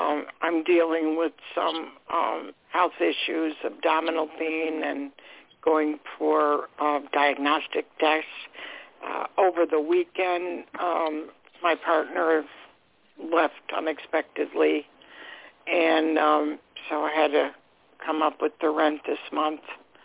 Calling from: Florida, United States; I'm calling from Florida.

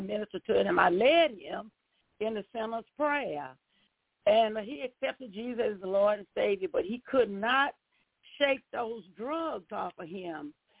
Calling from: Texas, United States; …, Texas.

